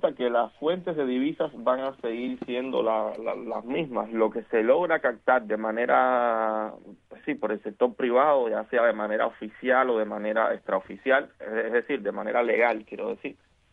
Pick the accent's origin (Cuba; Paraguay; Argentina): Cuba